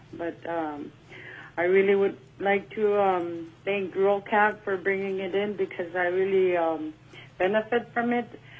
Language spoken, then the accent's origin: English; Selawik, Alaska, United States; I'm from Selawik